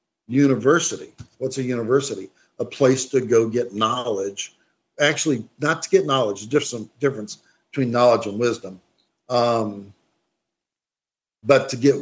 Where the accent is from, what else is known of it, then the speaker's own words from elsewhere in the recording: Birmingham, West Midlands, United Kingdom; we're both basically from Birmingham, pretty close.